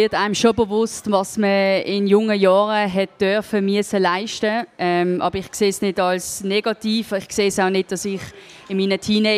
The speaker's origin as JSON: {"language": "German", "country": "Netherlands", "said": "ich als Holländerin"}